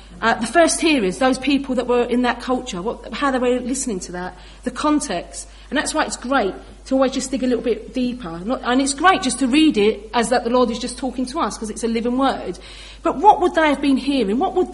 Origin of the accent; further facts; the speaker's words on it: London, United Kingdom; And as a child growing up in East London, half of it was bombed and derelict